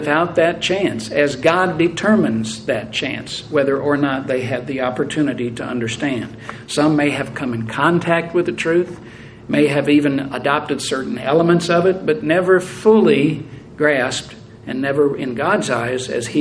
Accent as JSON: {"language": "English", "town": "Springfield", "region": "Missouri", "country": "United States", "tie": "born or raised there", "also_born_or_lived": "St. Louis", "said": "she was from the same area of the country that I was from, southwest Missouri. I grew up in Springfield after my family moved from St. Louis."}